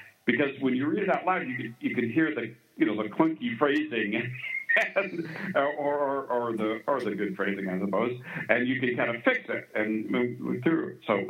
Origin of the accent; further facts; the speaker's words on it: Virginia, United States; I'm not from Southern California. I grew up in Virginia, but I've lived there for like, you know, over 30 years